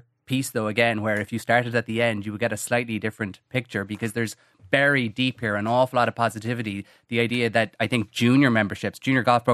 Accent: Cork, Munster, Ireland; So I grew up in Cork. I worked in the old Head of Kinsale. It was my summer job.

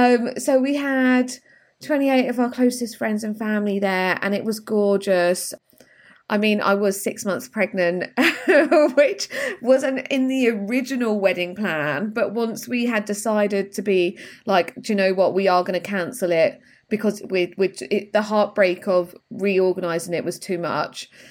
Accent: London, United Kingdom; I'm a stylist from London.

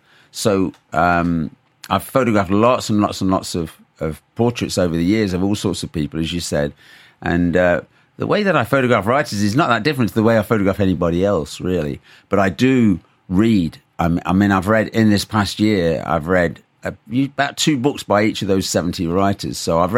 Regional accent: Leicester, East Midlands, United Kingdom; I came from a Midlands working class family. I'm from Leicester.

